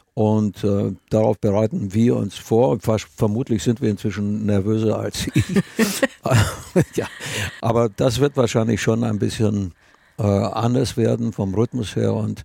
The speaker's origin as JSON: {"language": "German", "country": "Romania", "moved": "yes", "lives_now": "Germany", "said": "Wir haben eine Einrichtung in Spanien unten, eine in Rumänien, in meiner alten Heimat."}